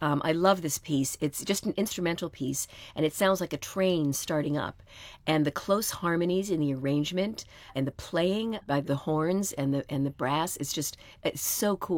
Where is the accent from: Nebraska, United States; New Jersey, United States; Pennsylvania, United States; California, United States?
Pennsylvania, United States; Pittsburgh; I grew up in Pittsburgh, Pennsylvania. My parents, both academics, college professors and educators, and took us to see everything.